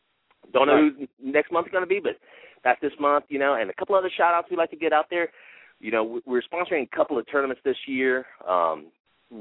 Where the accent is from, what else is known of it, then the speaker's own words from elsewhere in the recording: Merritt Island, Florida, United States; And, I mean, we grew up in Merritt Island, so it was just easy to hook up with some friends.